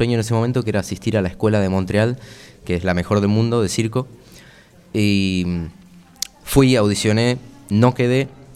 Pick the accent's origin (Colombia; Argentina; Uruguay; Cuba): Argentina; Claro, no es muy usual en mi país, ¿no?